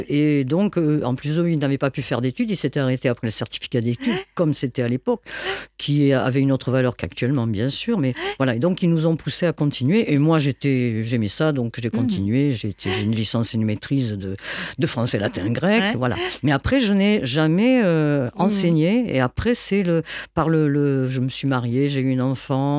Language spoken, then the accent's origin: French; Calvisson, Occitanie, France; Oui, je suis née à Calvisson